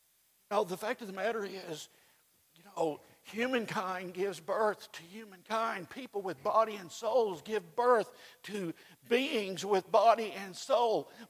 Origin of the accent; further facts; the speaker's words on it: Oklahoma, United States; when I was growing up in Oklahoma, two of my best friends were identical twins.